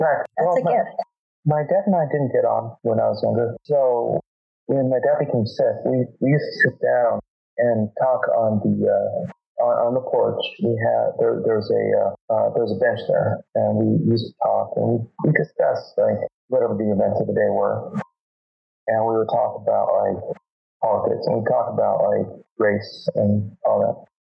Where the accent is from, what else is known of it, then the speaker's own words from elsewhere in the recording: Campbell, California, United States; Well, I will say this about Campbell, my hometown, where I live is mixed